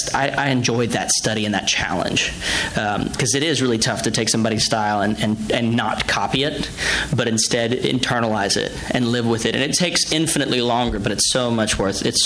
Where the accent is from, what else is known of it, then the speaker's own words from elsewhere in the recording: Louisiana, United States; I grew up in Louisiana, so, you know, Cajun music, folk-based music has always had my heart